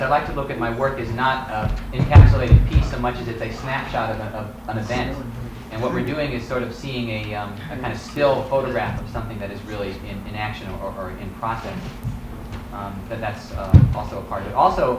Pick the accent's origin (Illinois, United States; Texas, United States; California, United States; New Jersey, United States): Illinois, United States; Chicago; And since I came from Chicago and my work is similar in some ways, I'm often compared to them.